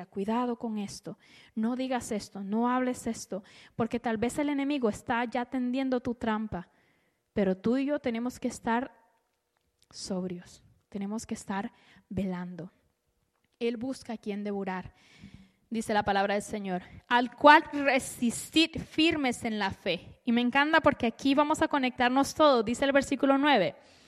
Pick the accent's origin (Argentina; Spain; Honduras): Honduras; yo soy de Honduras, mi familia está por allá por Honduras